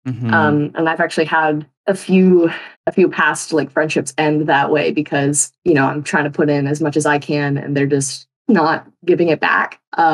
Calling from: Panama City Beach, Florida, United States; I'm calling from Panama City Beach, Florida.

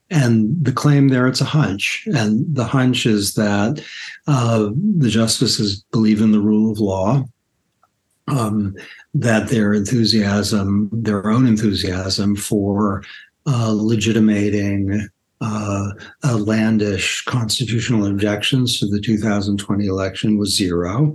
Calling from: Washington, District of Columbia, United States; I'm speaking from Washington, D.C. right now.

